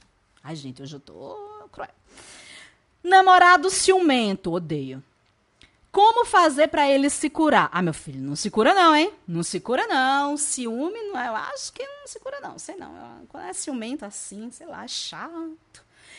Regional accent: Aracaju, Sergipe, Brazil; Sou de Aracaju, um beijo pro povo de Aracaju, Praia da Atalaia. Um beijo, amo Aracaju.

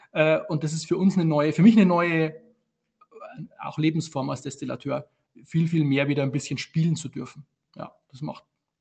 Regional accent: Bavaria, Germany; Also nur in der Oberpfalz, wo ich herkomme oder wo ich bin, wir waren immer schon ein lausiges Obstgebiet.

